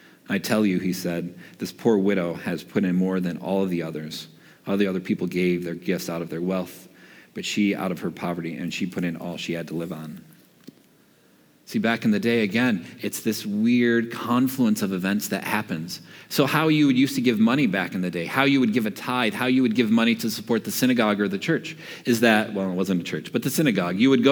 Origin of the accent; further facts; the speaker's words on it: Reed City, Michigan, United States; I grew up as a white boy in northern Michigan. I grew up in Reed City between Big Rapids and Cadillac. It's a small, rough and tumble, rednecky town. I can say that, I'm from there.